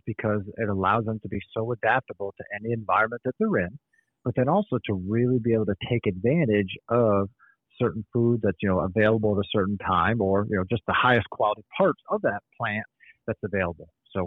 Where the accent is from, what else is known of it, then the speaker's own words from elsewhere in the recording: Pennsylvania, United States; I grew up hunting in Pennsylvania like a lot of others